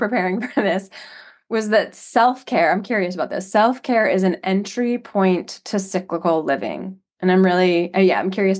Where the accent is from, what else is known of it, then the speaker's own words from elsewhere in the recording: New York City, New York, United States; I grew up in the New York City area.